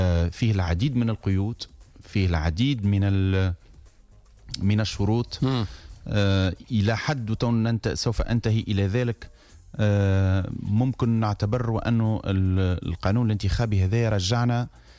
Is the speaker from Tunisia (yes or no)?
yes; Sousse, Sousse Governorate, Tunisia; تشوف أنت مثلا عندنا في سوسة 42